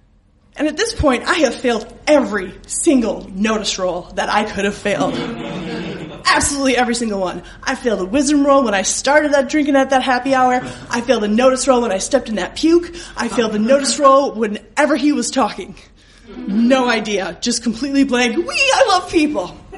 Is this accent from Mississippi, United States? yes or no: no; Wisconsin, United States; I'm from Wisconsin. Free drinks.